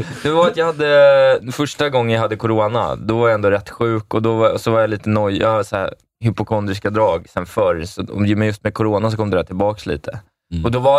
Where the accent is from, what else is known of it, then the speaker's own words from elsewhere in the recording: Sweden; Ja, men jag är tråkig svensk.